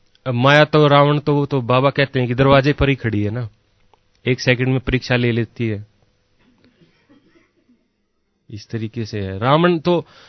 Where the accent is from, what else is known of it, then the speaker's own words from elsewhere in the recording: Rohtak, Haryana, India; और मैं रोहतक हरियाणा से बिलोंग करता हूं